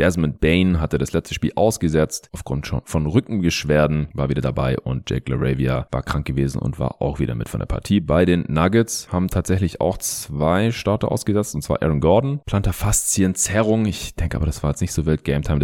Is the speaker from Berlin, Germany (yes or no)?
no; Stuttgart, Baden-Württemberg, Germany; wenn ich dann in Stuttgart bin, in meiner alten Heimat